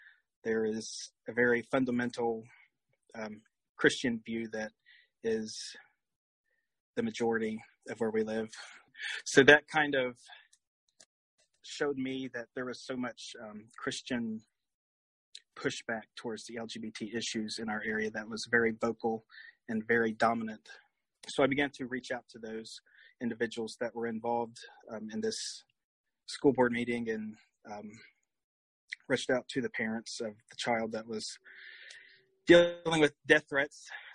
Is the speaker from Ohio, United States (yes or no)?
yes; Portsmouth, Ohio, United States; I was born and raised in Southern Ohio in a town called Portsmouth.